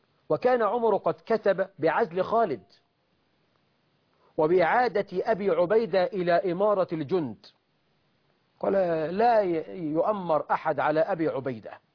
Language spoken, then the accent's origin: Arabic; Egypt; بلدنا مصر